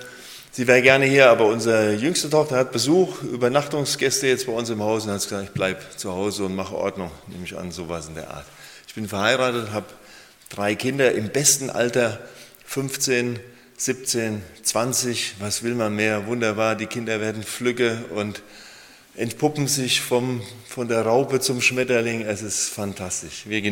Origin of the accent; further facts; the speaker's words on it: Breitscheid, Germany; bin in Breitscheid geboren, aufgewachsen, war eine Zeit lang weg in verschiedenen Ecken, bin wieder hingekommen, weil es ist der schönste Ort neben Mademühlen